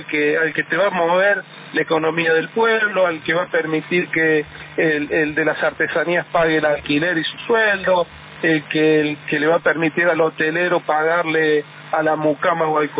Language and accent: Spanish; Merlo, San Luis, Argentina; como soy de Merlo, el turismo tiene una influencia muy importante en nuestra comunidad.